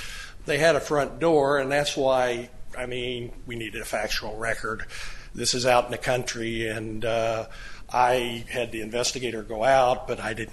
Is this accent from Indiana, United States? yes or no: yes; Indianapolis, Indiana, United States; born there; Well, actually, I was born in Indianapolis, so not by my father was at Fort Harrison, so it wasn't by choice.